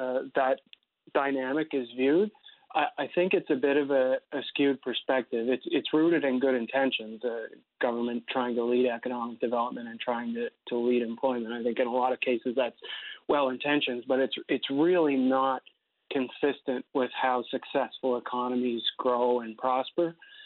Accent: Prince Edward Island, Canada; when I grew up in Prince Edward Island, you know, half of my friends that I grew up with ended up moving to Alberta to work in the oil fields.

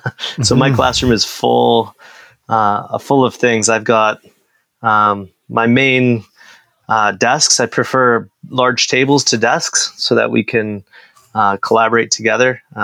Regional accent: Rochester, New York, United States; now in Canada; So I grew up actually in Rochester, New York. So it was an American system.

